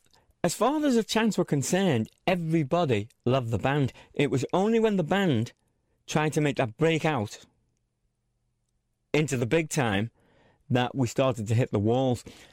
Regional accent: Liverpool, North West England, United Kingdom; You've got to remember that growing up in Toxteth in them days, your world was Parliament Street, Granby Street, right? Parliament Street, Granby Street, Hill Street.

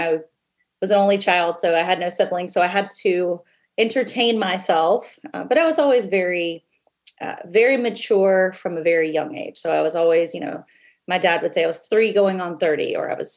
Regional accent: the Carolinas, United States; Yeah. Right. 15 years old.

